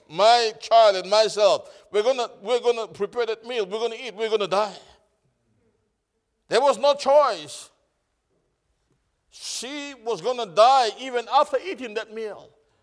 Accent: Papua New Guinea; English is a second language; I'm from Papua New Guinea, not of Australia.

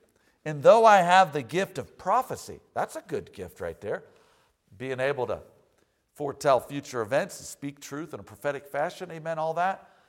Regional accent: United States; So that's all I got under my belt because I'm an American, amen.

